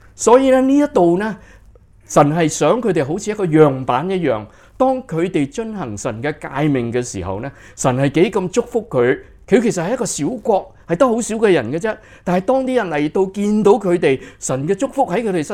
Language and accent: Chinese; China; 我们中国人不是挺好吗？为什么不拣选我们中国人呢？